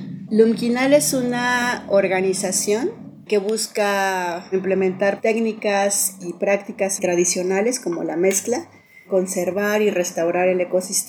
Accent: Xochimilco, Mexico City, Mexico; vivo en Xochimilco, de donde soy originaria.

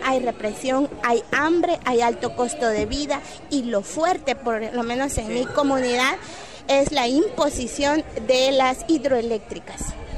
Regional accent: Quiché, Guatemala; Yo soy de Quiché y en mi pueblo han hecho territorio ya empezado

